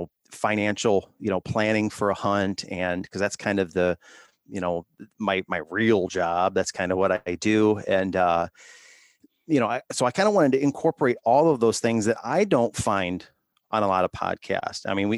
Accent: Ohio, United States; because I didn't want it to be solely a show about elk hunting because, I'm from Ohio.

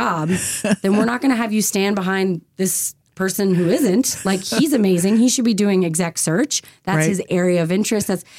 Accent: Goderich, Ontario, Canada; Like I grew up in Goderich. Ottawa was the first city I lived in outside of Goderich.

